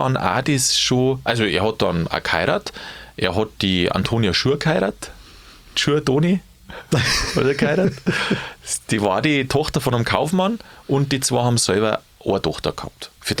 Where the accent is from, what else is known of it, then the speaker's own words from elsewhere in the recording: Munich, Bavaria, Germany; dann gehst du da bei uns in München